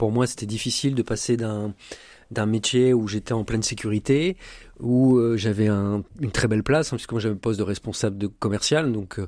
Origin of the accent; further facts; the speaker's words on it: Valenciennes, Hauts-de-France, France; j'ai 44 ans, je suis originaire de Valenciennes, j'ai 3 enfants